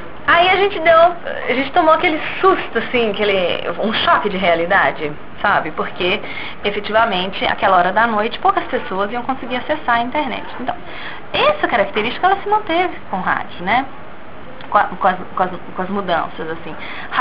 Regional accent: Santa Rita de Ouro Preto, Minas Gerais, Brazil; eu sou do interior, eu sou de Santa Rita de Ouro Preto. Santa Rita de Ouro Preto está a 132 quilômetros de Belo Horizonte, é ali.

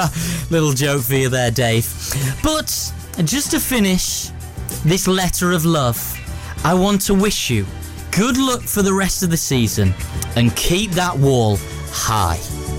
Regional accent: Yorkshire and the Humber, United Kingdom; I'm a Yorkshireman.

